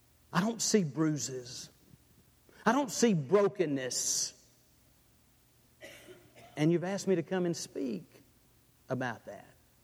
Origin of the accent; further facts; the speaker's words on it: Batesville, Mississippi, United States; And I'm from Batesville, Mississippi, and this was about the pace of the song that we would sing.